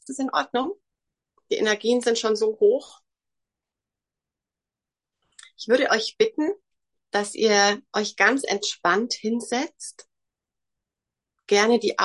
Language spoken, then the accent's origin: German; Bavaria, Germany; Ich komme aus dem Allgäu, bin Mama von zwei wundervollen Kindern.